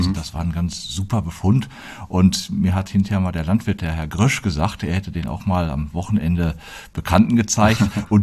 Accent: Plettenberg, North Rhine-Westphalia, Germany; moved away as an adult; bin in Plettenberg geboren, aufgewachsen, also habe da bis zu meinem 19. Lebensjahr auch die Zeit verbracht. Komme da mütterlicherseits auch aus einer Försterfamilie

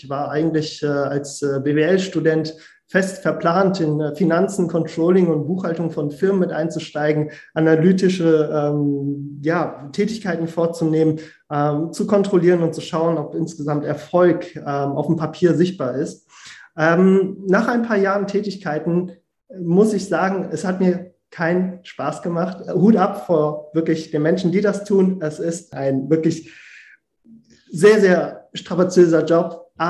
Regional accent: Frankfurt, Hesse, Germany; Aber ich trage den Frankfurter in mir und habe die komplette Bildung und Ausbildung hier in Deutschland genießen dürfen.

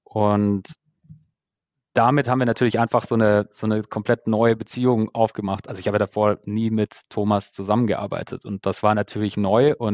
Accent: Baden-Württemberg, Germany; now in Berlin, Germany; aus dem Stuttgarter Raum, wo ich herkomme

